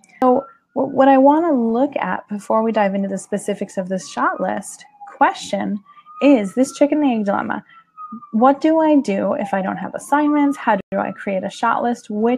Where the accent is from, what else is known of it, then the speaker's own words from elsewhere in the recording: California, United States; Now, I'm from California, and a lot of people from the West can tell you that the changing of the leaves